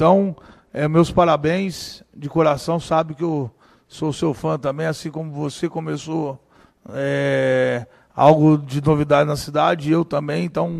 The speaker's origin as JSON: {"language": "Portuguese", "town": "Juara", "region": "Mato Grosso", "country": "Brazil", "said": "Sou de Juara. Pô, onde é? Pô, Mato Grosso."}